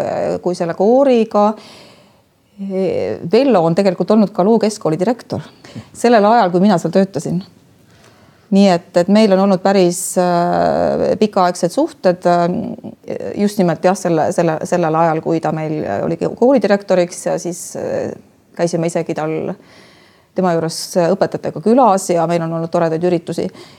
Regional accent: Saare County, Estonia; ma kindlasti tunnen ennast saarlasena, et see saarlaseks olemine on minu jaoks täiesti selline uhke asi.

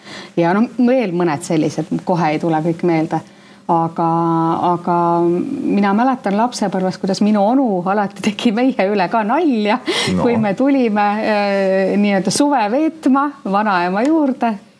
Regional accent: Saare County, Estonia; ma olen Saaremalt pärit.

